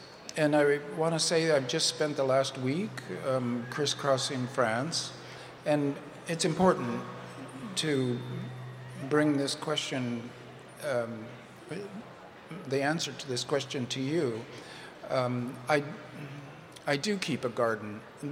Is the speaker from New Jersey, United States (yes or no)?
no; California, United States; I say because if you grew up in California, when I grew up in California, you become a science fiction writer in order to have a fidelity to the real.